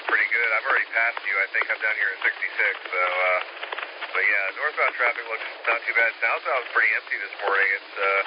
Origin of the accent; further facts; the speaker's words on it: New York, United States; Well, I grew up in New York, but you know, we have extended family in Alabama